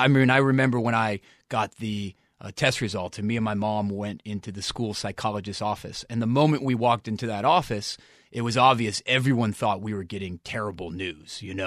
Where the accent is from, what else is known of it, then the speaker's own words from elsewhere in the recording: Manhattan Beach, California, United States; I grew up here in the South Bay in Manhattan Beach.